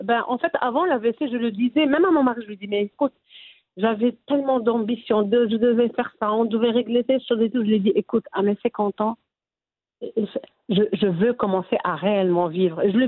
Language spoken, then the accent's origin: French; Fez, Fès-Meknès, Morocco; now in Belgium; En tant que marocaine et fassia